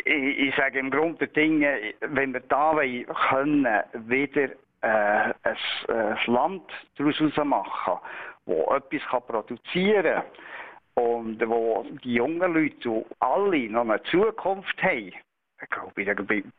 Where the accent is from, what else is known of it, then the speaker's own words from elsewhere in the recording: Switzerland; als Schweizer können wir klar froh sein, dass wir nicht in der EU sind.